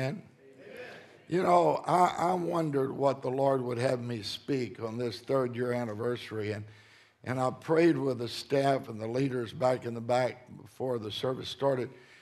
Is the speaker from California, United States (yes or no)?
no; Texas, United States; Of course, I'm from Texas, so we can tell stories like that and get away with it.